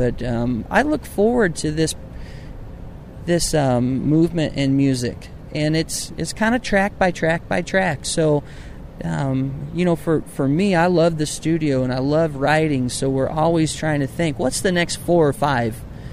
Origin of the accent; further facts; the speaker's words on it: Huntington, Indiana, United States; also born or lived in Fort Wayne; I'm from Fort Wayne, Indiana, Huntington, Indiana, matter of fact, and being in the Midwest, you know, that style of music just fits me